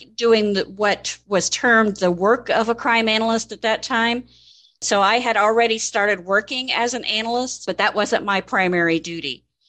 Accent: Mansfield, Ohio, United States; Yes. Born and raised in Mansfield.

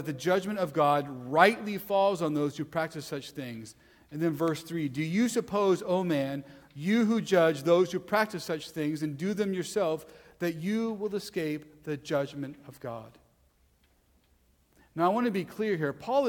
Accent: Texas, United States; I think I'm a Texan and I'm not a New Yorker.

